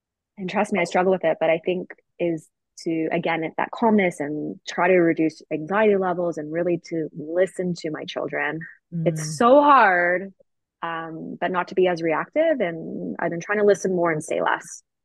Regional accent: Canada; Well, we're Canadian.

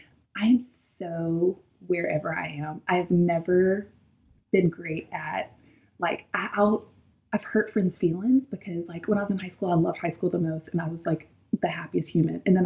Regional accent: Louisiana, United States; So I grew up in South Louisiana on a farm in the middle of nowhere. I had zero neighbors, which killed me.

